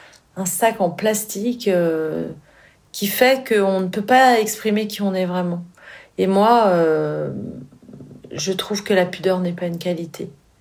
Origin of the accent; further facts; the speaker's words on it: Pays de la Loire, France; Parce que j'ai été élevée à la campagne quand j'étais petite, dans la Sarthe, numéro 72, sur la carte de France.